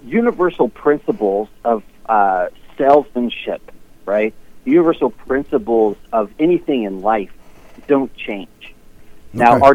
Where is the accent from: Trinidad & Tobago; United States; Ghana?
United States; North Carolina; born there; So I was born in North Carolina